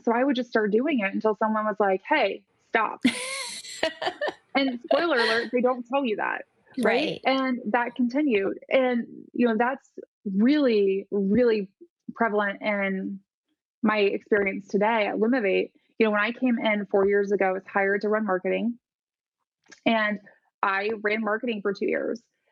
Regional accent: Midwest, United States; I grew up in the Midwest. Mm-hmm. So I'm a woman, I'm Midwestern

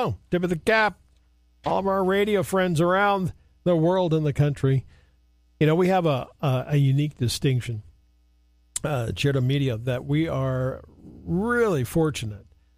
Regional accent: Wyoming, United States; they know I'm from Wyoming.

